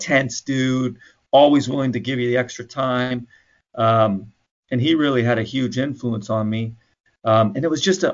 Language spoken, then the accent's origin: English; Iowa City, Iowa, United States; But I'm from Iowa City, Big Ten camp, you know, Big Ten campus, kind of college town, and we don't have that.